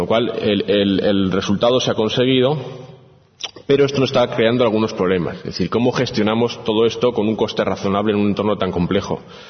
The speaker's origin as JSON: {"language": "Spanish", "town": "Soria", "region": "Castile and León", "country": "Spain", "said": "porque yo soy de Soria, siempre pongo pueblos de Soria."}